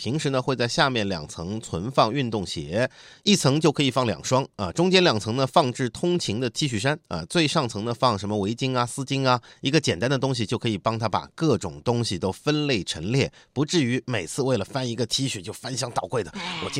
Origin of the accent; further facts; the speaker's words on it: Nanjing, Jiangsu, China; 我们南京人都知道，这梅雨季节最让人烦恼的一件事情就是这东西发霉